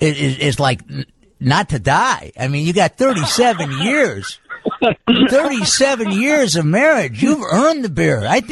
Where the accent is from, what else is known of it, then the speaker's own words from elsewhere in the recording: United States; It's because I'm an American.